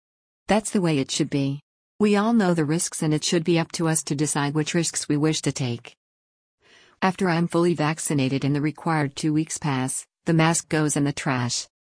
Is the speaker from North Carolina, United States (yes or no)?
yes; North Carolina, United States; Much better than my home state of North Carolina where an indoor mask mandate is still in place.